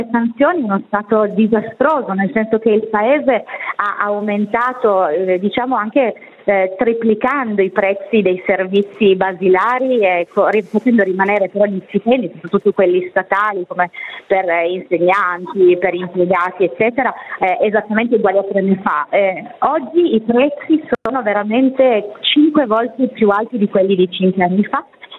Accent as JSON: {"language": "Italian", "town": "Mashhad", "region": "Razavi Khorasan", "country": "Iran", "tie": "born or raised there", "said": "Adesso sono vicino al Mar Caspio, a nord a Rasht, nella città di Rasht, e mi sposterò però per la prossima volta nella mia città natale, cioè Mashhad, sempre a nord, però a nord-est."}